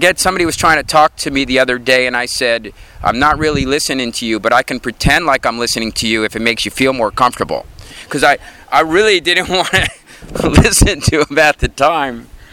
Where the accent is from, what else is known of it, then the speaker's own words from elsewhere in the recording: New Jersey, United States; moved away as an adult; now in California, United States; Yesterday was my 37th year anniversary of moving to California. I moved here from New Jersey when I was 20.